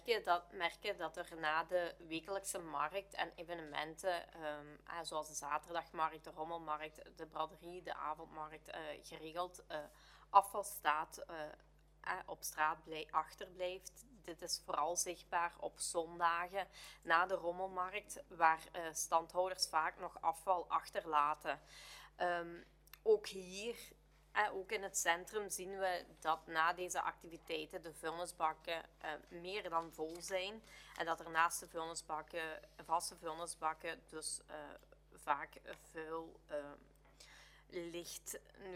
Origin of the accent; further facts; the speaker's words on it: Wellen, Flanders, Belgium; Ik was afgelopen weekend in mijn thuisdorp in Wellen